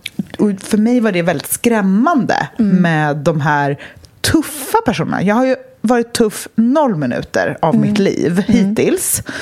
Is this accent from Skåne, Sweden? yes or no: no; Stockholm, Stockholm County, Sweden; Jag är uppvuxen på Östermalm. Alltså, jag gick i skola på Östermalm.